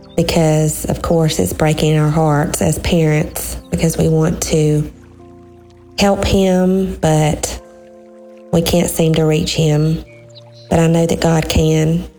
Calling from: Georgia, United States; I'm listening from Georgia.

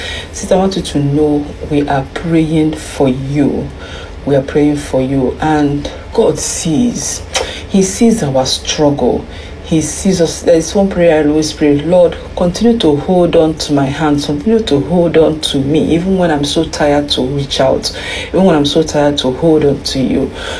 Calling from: France; I'm calling in from France

